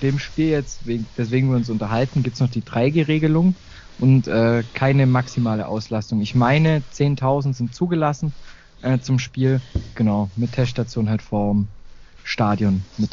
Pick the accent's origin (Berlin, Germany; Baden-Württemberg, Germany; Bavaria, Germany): Baden-Württemberg, Germany; meinem Heimatort neben Heidenheim.